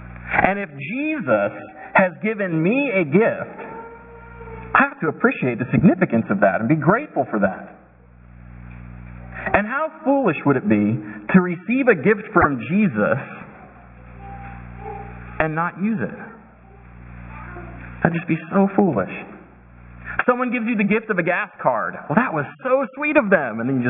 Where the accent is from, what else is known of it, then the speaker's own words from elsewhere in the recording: Oregon, United States; You know, he grew up in Illinois. I grew up in Oregon.